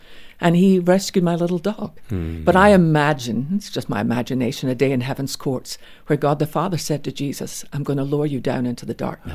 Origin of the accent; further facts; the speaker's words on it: Scotland, United Kingdom; And I tell him this story of when I was growing up in Scotland in our little church, I loved our Tuesday night prayer meeting.